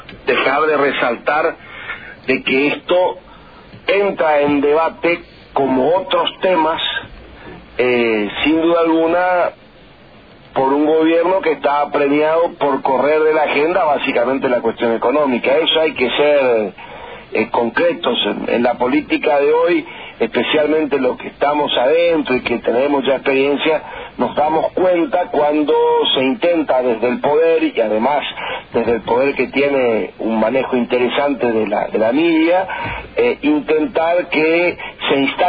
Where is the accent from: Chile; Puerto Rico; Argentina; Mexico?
Argentina; Los argentinos somos quejosos